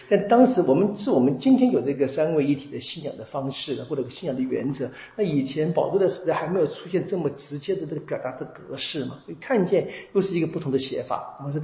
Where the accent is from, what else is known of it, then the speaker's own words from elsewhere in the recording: China; 我们中国人不说这个夫妻吵架嘛